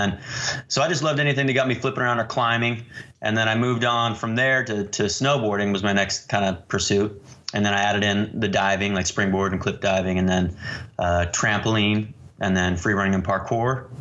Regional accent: Utah, United States; also born or lived in Texas / California / Washington; So I was born in Utah. We stayed there for about 6 months, moved to Texas for 6 months, California for 6 months, spent 8 years in Washington, and then came back to Utah and spent 16 years

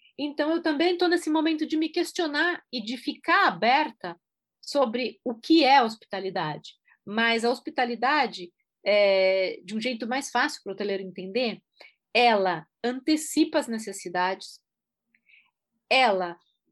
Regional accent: Brazil; Aliás, eu também sou brasileira.

